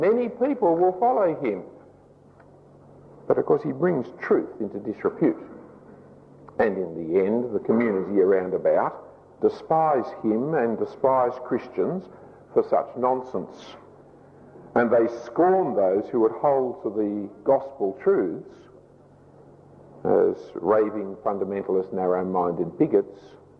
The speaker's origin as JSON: {"language": "English", "country": "Australia", "said": "it was astonishing to me as an Australian how much money I was given as honorariums for preaching"}